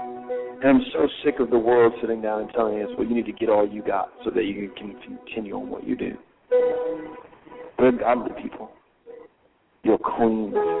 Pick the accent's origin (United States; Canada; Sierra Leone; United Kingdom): Canada; And I'm Canadian, so I'm like, well, we're Canadian